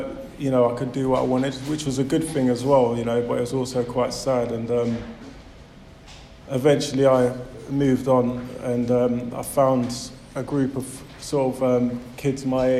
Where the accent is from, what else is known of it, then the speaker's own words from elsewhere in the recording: London, United Kingdom; I grew up in West London, Shepherd's Bush. I grew up with my mum